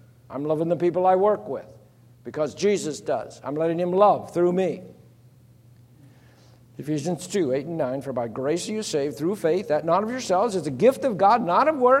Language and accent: English; Texas, United States; I'm from Texas